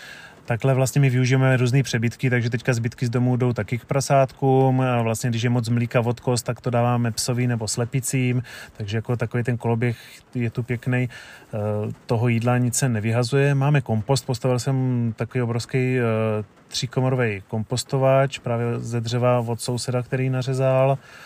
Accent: South Moravian Region, Czechia; now in United States; je to částečně odkaz na to místo, odkud pocházíme, z jižní Moravy.

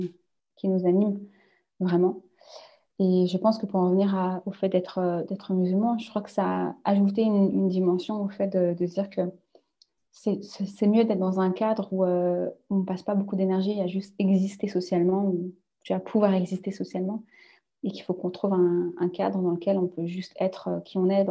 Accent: France; Quand, en tant que Français, tu es habitué à sortir tes poubelles 2 fois par semaine

